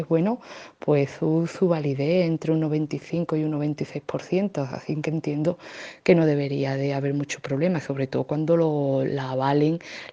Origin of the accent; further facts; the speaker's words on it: El Saucejo, Andalusia, Spain; del Saucejo, de aquí de la comarca de Osuna.